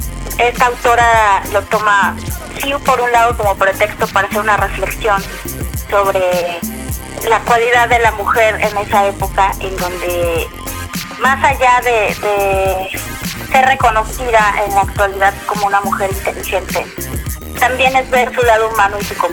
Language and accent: Spanish; Mexico; sí como mujeres, sí como mujeres mexicanas